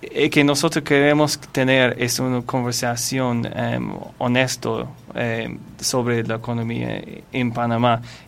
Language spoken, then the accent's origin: Spanish; Ireland; Spanish is a second language; Yo soy irlandés y yo he visto los problemas que ha pasado en Europa